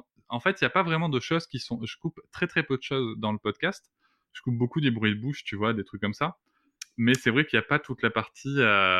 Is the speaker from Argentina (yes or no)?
no; South-West France, France; Ah oui, je suis du Sud-Ouest, donc Gavé, ça marche.